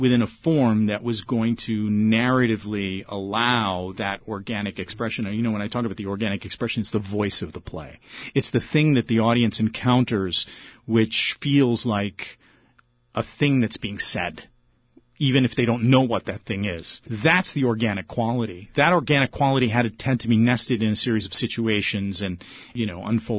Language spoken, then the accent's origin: English; Midwest, United States; now in New York, United States; Even though now I've been back in New York for more than 20 years, I still feel like I'm from the Midwest.